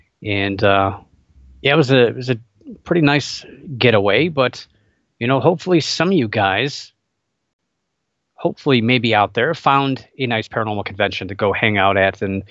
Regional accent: Ohio, United States; I'm from the Northeast Ohio area up here, pretty close to the rock and roll capital, well, I guess, of the United States.

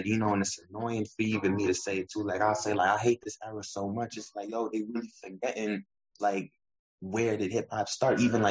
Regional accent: New York, United States; And who represents like the area where I'm from, because you know I'm from New York

